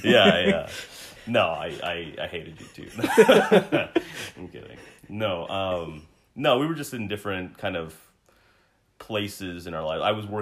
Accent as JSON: {"language": "English", "region": "Arkansas", "country": "United States", "tie": "born or raised there", "lives_now": "Dallas, United States", "said": "I grew up in Arkansas and I wasn't really around Malayalis at all, and. Then for me to come down to Dallas to be surrounded only by Malayalis"}